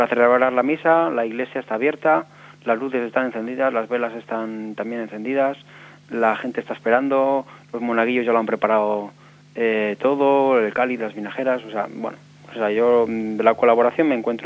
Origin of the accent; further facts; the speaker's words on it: Santander, Cantabria, Spain; no puedo decir nada a la gente de Cantabria, que yo soy de Santander